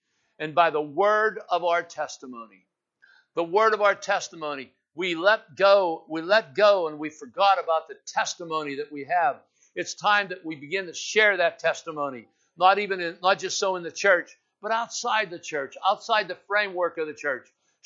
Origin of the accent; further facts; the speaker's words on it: Coppell, Texas, United States; He says, my backyard, this is my backyard. I was born and raised in Coppell.